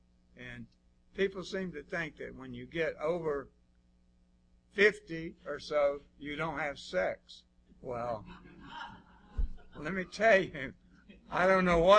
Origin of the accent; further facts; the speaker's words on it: Athens, Georgia, United States; now in Atlanta, United States; I came from here from Athens, Georgia, and I was in my 30s, and Atlanta was wonderful for young people.